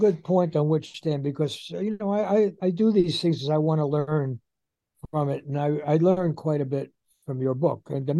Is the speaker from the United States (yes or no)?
yes; United States; But the culture that I grew up in here in the United States and modern society